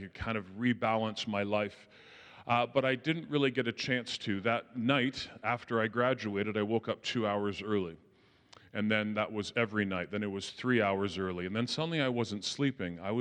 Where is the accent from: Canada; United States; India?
Canada; Ajax, Ontario; I come from Ajax, and there's not a lot of French where I am in Ajax.